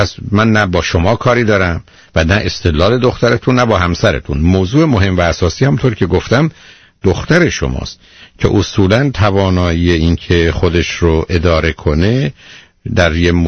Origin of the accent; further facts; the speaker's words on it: Iran; ما ایرانی هستیم